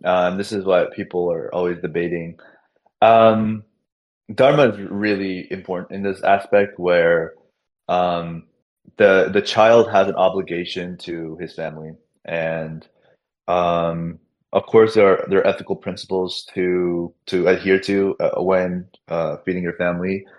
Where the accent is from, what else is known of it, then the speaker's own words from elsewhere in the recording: South India, India; So we're South Indian, so we in our sort of dialect, we'd say punyam and papam.